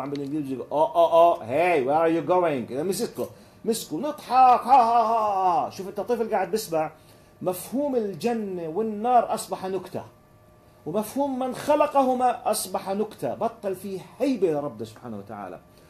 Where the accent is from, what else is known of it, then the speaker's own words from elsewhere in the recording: Jordan; كوني أنا من الأردن عم بحكي عما شيء أنا شهدته